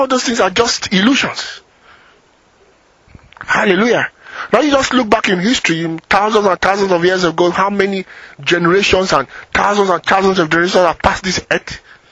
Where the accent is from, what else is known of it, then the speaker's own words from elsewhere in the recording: England, United Kingdom; See, it's not French, it's not white, I am English.